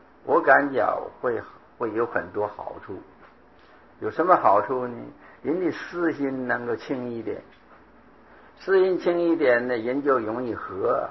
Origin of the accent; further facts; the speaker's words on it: China; 我们中国人呢、就是这个法门比较契机